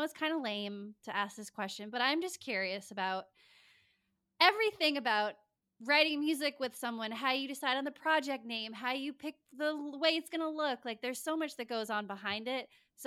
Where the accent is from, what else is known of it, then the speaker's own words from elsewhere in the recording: Rhode Island, United States; Okay, so I grew up in Rhode Island.